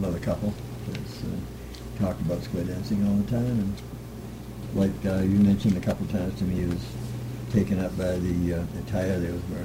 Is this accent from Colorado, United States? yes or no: no; Bucksport, Maine, United States; also born or lived in Massachusetts; I was born right here in Bucksport, and in my schooling in this area, and then we moved to Massachusetts where I graduated up there, and came back to Skowhegan, Maine